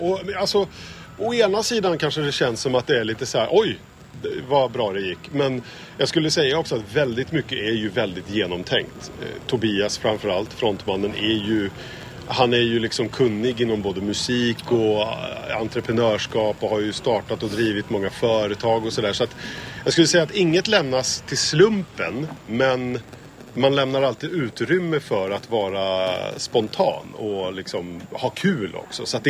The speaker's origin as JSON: {"language": "Swedish", "town": "Stockholm", "region": "Stockholm County", "country": "Sweden", "tie": "born or raised there", "said": "De ska också spela hemma i min hemstad i Stockholm på Cirkus i oktober."}